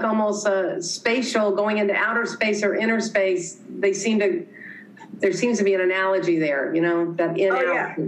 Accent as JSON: {"language": "English", "region": "the South", "country": "United States", "said": "I come from the South, and I've heard that the South, y'all is now a cool word to use."}